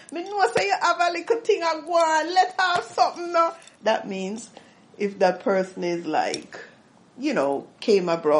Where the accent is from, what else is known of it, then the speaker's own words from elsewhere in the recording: Jamaica; Growing up in Jamaica, trust me, to me, it was like, now I realize, it was like, it's a great feeling.